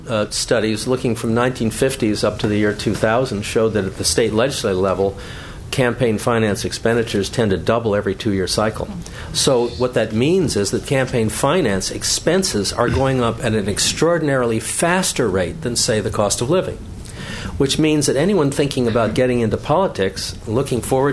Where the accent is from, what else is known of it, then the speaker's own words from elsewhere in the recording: Santa Barbara, California, United States; Santa Barbara, which, by the way, is my hometown